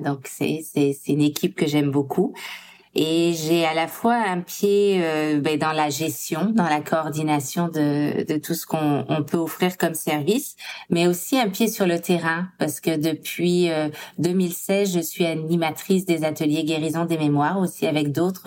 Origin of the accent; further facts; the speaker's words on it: France; moved away as an adult; now in Canada; En fait, je suis arrivée de France il y a 20 ans, en 2005